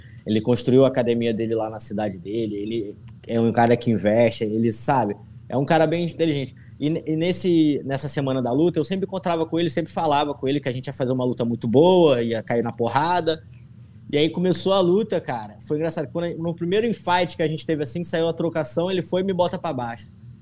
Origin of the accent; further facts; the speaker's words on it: Rio de Janeiro, Brazil; moved away as an adult; now in United States; Eu venho de uma cidade do interior do Rio, que é sol o tempo todo, praia.